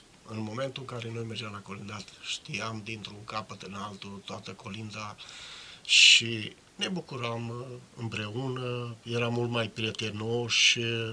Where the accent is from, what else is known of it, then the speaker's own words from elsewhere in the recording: Jucu de Mijloc, Cluj County, Romania; Deci, practic, cel puțin Jucu de Mijloc, satul meu natal, care face parte din comuna Jucu, era preponderent cu legumicultură și alimenta tot Clujul.